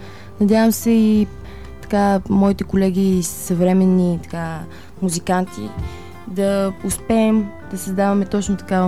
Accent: Panagyurishte, Pazardzhik Province, Bulgaria; Да, съм родом от Панагюрище.

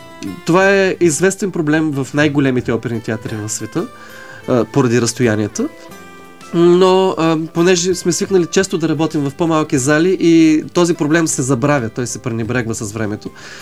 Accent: Plovdiv, Plovdiv Province, Bulgaria; В Пловдив, откъдето съм аз, ми казват

